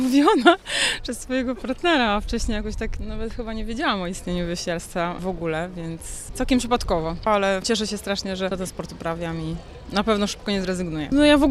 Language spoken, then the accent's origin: Polish; Wrocław, Lower Silesian Voivodeship, Poland; jestem z Wrocławia.